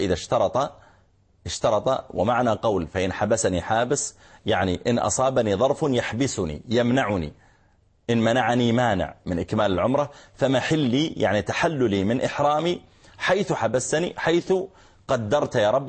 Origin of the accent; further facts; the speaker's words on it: Saudi Arabia; عندنا في السعودية